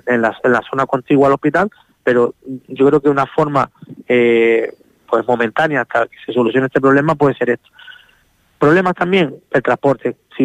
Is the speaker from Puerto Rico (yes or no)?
no; Canary Islands, Spain; accent: Canarian; pandilla nuestra, o cuando estoy con mi familia en Villa de Canarias comiendo sancocho. Entonces, esa es mi forma de hablar